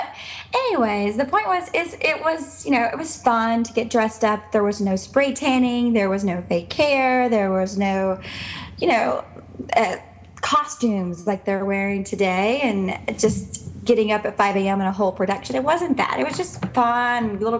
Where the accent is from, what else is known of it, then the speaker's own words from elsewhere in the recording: the South, United States; I grew up doing pageants. I'm from the South, so there are a lot more pageants in the South than I think maybe in California.